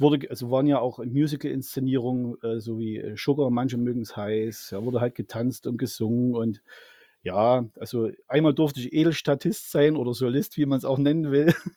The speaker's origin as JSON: {"language": "German", "town": "Zwickau", "region": "Saxony", "country": "Germany", "said": "Bei uns in Zwickau als Vorgeschichte gibt es seit mehreren Jahren"}